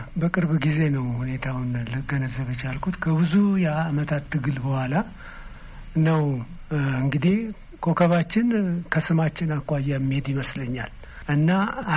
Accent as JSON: {"language": "Amharic", "town": "Nekemte", "region": "Oromia", "country": "Ethiopia", "tie": "born there", "said": "እኔ የተወለድኩት ለቀምት ነው። አባቴ የመጣው ከጎጃም ነው።"}